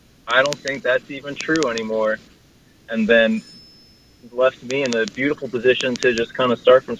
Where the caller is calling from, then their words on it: New Jersey, United States; I'm calling from New Jersey.